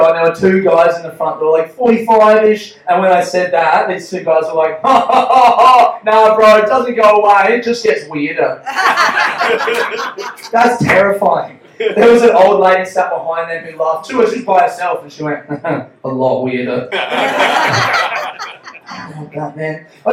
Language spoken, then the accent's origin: English; Australia; So I'm Australian, but I'm half Colombian.